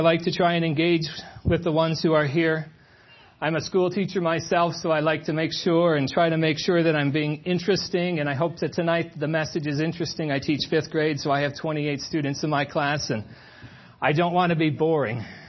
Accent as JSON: {"language": "English", "town": "Richmond", "region": "Michigan", "country": "United States", "said": "I'm from Richmond, Michigan. So we're from the east side of Michigan."}